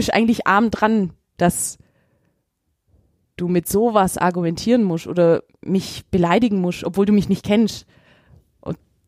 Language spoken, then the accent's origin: German; Augsburg, Bavaria, Germany; ich bin schon in Pfersee aufgewachsen